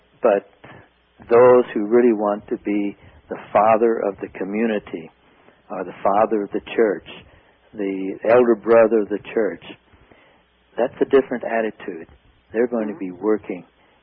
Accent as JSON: {"language": "English", "region": "the South", "country": "United States", "said": "even though I'm from the South in a sense."}